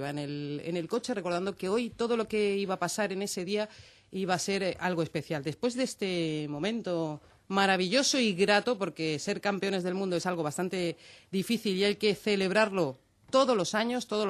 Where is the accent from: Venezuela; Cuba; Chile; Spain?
Spain; San Cristóbal de La Laguna, Canary Islands; También se celebra en la laguna de donde yo soy, San Benito.